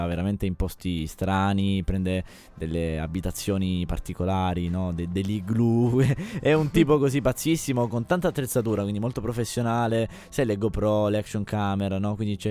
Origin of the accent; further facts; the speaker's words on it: Southern Italy, Italy; Solo perché sono Terrone mi stai dicendo queste cose?